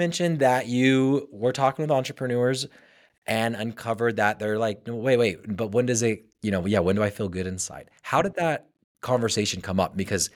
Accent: Utah, United States; Me growing up in Utah, I've always kind of tied it to religion

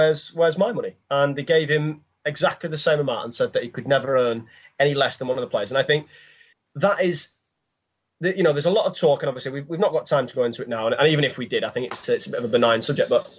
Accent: Manchester, North West England, United Kingdom; growing up in Manchester and in and around Manchester

